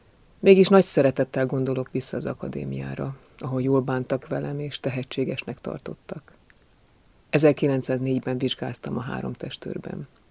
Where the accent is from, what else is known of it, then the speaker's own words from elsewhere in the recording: Budapest, Hungary; also born or lived in Mukachevo; Munkácson születtem, de sohasem láttam a várost. Rögtön elkerültem onnan, 2 éves koromban már Budapesten voltam.